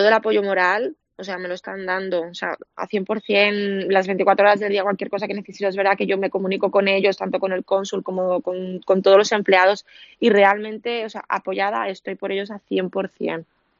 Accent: Lleida, Catalonia, Spain; moved away as an adult; now in Egypt; yo me casé en Lérida, yo soy de Lérida.

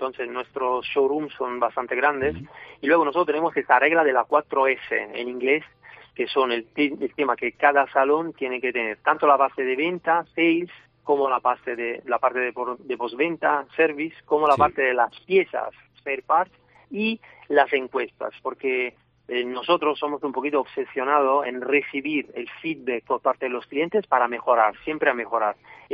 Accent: Southern Italy, Italy; Spanish is a second language; now in Spain; soy del sur de Italia, pero vivo ya hace algunos años aquí en España

